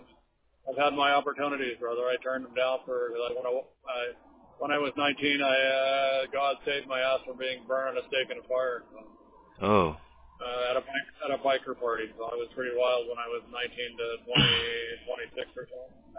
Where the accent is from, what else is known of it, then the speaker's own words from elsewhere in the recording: Canada; And I'm Canadian, so I'm neutral, so I'm not allowed to vote.